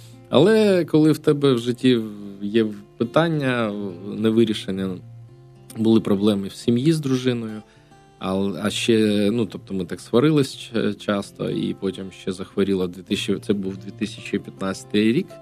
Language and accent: Ukrainian; Enerhodar, Zaporizhzhia Oblast, Ukraine; В Енергодарі. Бачите, ми земляки стали з вами.